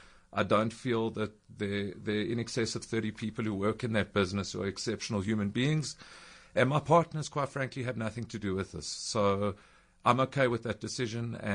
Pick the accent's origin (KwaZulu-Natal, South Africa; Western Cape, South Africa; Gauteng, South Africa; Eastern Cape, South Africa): Gauteng, South Africa; Johannesburg; I grew up in Norwood, which by whatever standards in those days was supposedly liberal white South Africa.